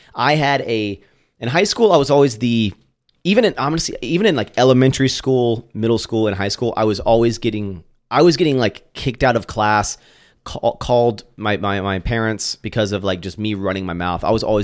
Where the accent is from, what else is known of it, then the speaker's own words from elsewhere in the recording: Roanoke, Virginia, United States; born there; No, I was born in Roanoke. I basically was born South Virginia, and I just kept moving more north, like, the older I got.